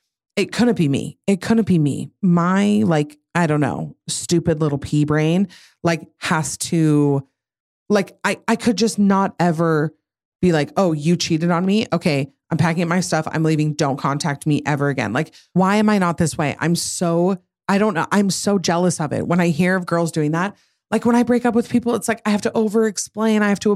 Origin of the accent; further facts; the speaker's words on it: Idaho, United States; I'm from Idaho and it froze that night.